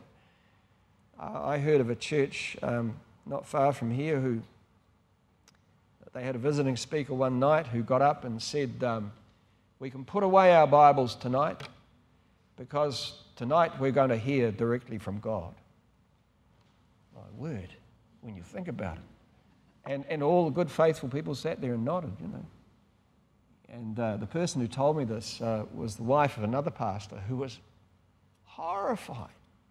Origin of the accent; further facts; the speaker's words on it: Canterbury, New Zealand; also born or lived in North Island, New Zealand; I was born in the North Island, but I'm totally a converted mainlander